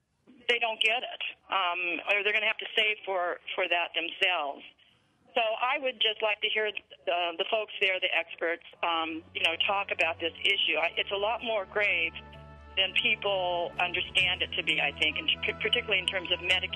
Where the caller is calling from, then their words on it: Berkeley, California, United States; I'm calling from the University of California at Berkeley Research Center on Aging, and I am 62 years old myself